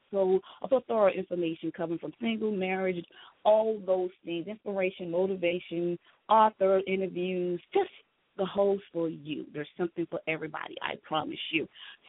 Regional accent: the South, United States; accent: southern; That's my southern accent coming out.

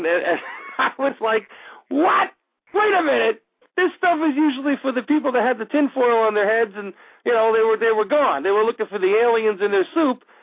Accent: New York, United States; Now, I always knew about Rockefeller, being a New Yorker

